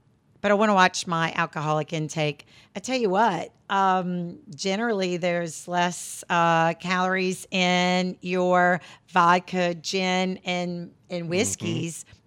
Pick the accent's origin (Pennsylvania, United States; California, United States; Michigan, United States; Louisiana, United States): Louisiana, United States; Growing up in St. Charles Parish, you know, I mean, it was always family get-togethers.